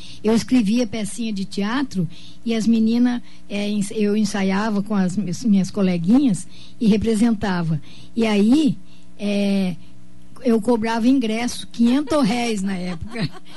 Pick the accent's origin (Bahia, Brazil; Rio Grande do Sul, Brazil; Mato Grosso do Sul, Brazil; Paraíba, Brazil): Mato Grosso do Sul, Brazil; Dourados; born there; Eu nasci aqui em Dourados. Meus pais e meus irmãos eram gaúchos.